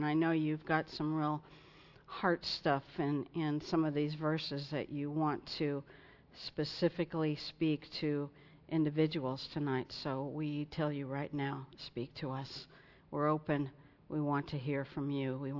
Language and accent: English; California, United States; And I said, "Well, I do. I'm from California."